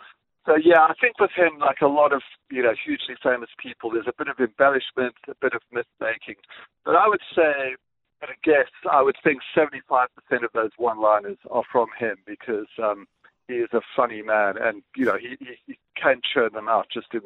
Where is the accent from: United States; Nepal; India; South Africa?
South Africa; I explained that I'm from South Africa. I lived under apartheid.